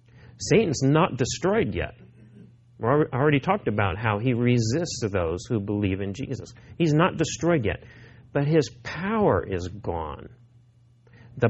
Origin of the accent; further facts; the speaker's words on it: Missouri, United States; I grew up in Missouri, and in Missouri there are some very beautiful rivers, and so canoeing is a popular sport back there.